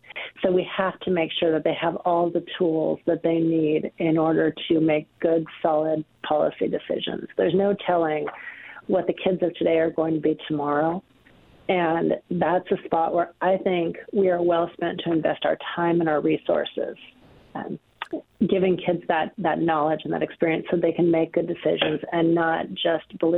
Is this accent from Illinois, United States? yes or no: no; Coquille, Oregon, United States; Like I said, I grew up in Coos County in Coquille